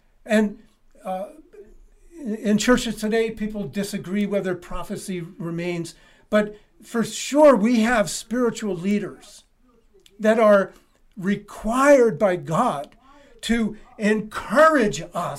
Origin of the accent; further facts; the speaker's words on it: Princeton, New Jersey, United States; I grew up in Princeton, New Jersey, and in addition to Princeton University, the Princeton Theological Seminary is there